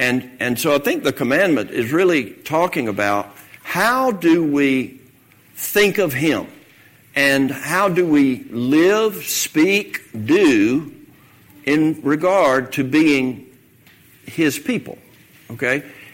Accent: Hayville, United States; when I was growing up in the Baptist church in Hayville, they had pictures of Jesus.

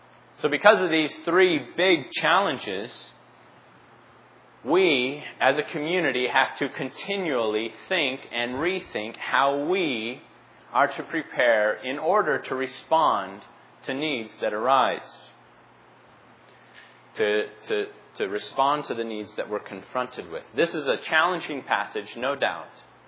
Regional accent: Phoenix, Arizona, United States; also born or lived in Philadelphia / Pittsburgh; From my experience growing up in Phoenix, living in Philadelphia and in Pittsburgh, there were needs that I walked by every day.

